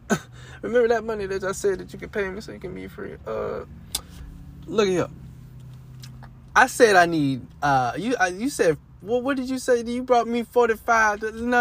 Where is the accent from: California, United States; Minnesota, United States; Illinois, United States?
California, United States; Oakland; Nigga, I'm from Oakland.